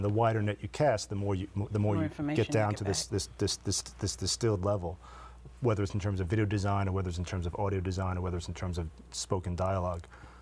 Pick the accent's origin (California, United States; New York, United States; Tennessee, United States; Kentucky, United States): New York, United States; I grew up in New York, and I was always struck by these homeless men or women would occupy the ATM sections of banks